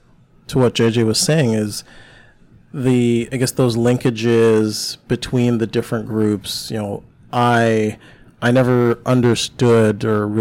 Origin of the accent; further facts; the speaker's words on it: Mississauga, Ontario, Canada; now in Vancouver, Canada; I grew up in Mississauga, but I live in Vancouver now